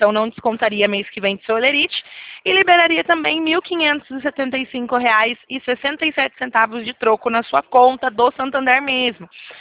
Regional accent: São Paulo, Brazil; Do interior de São Paulo. Isso mesmo. É pelo sotaque que você descobriu, porque todo mundo fala que meu sotaque é forte.

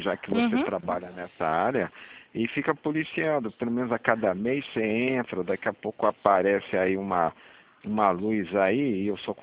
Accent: São Paulo, Brazil; now in Santos, Brazil; tô em Santos, né? Tô aqui em São Paulo. Sou paulistano, mas tô morando aqui em Santos.

